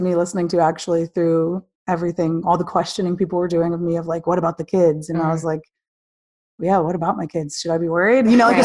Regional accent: Seattle, Washington, United States; born there; And I mean, I was born in Seattle, but have lived here most of my life.

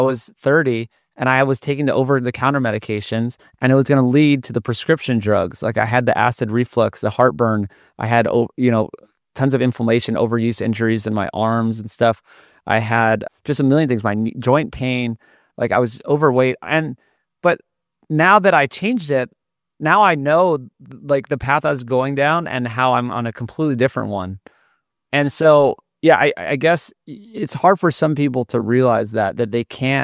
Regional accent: Hawaii, United States; Like my friends I grew up with in Hawaii, they are 40 and they're dads.

